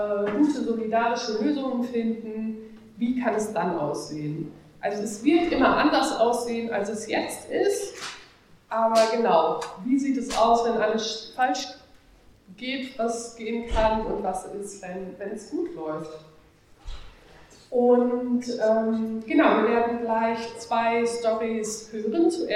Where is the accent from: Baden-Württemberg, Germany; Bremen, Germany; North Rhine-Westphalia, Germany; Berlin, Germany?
North Rhine-Westphalia, Germany; ein Kind des Ruhrgebiets, so wie ich auch.